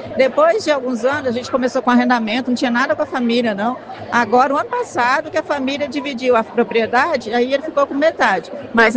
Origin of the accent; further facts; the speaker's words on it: Mato Grosso do Sul, Brazil; Então, eu sou de Mato Grosso do Sul, estou vindo de bem distante, né?